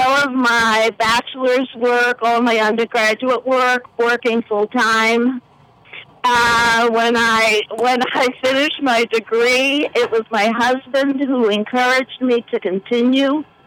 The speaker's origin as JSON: {"language": "English", "town": "New York City", "region": "New York", "country": "United States", "tie": "born there", "said": "I was born in New York City."}